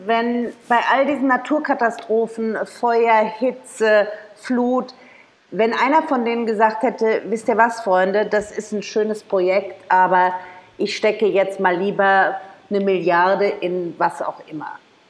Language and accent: German; Frankfurt, Hesse, Germany; Frankfurter Mädchen.